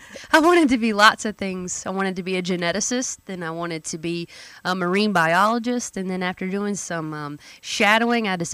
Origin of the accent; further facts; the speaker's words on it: Greenwood, South Carolina, United States; I'm originally from Greenwood. I went to 96 High School, went to Lander. So I've been around for quite a while. Just had a birthday and turned 32.